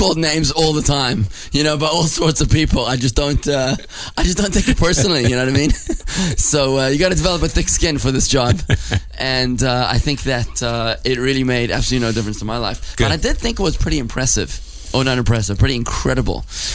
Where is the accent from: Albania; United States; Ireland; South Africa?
South Africa; But you knew that I came from South Africa, right?